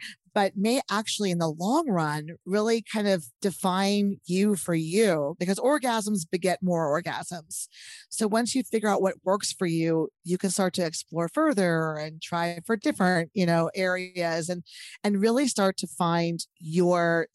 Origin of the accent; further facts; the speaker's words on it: Texas, United States; and of course I'm from Texas, so I'm going to use a chili contest as a, as my go-to.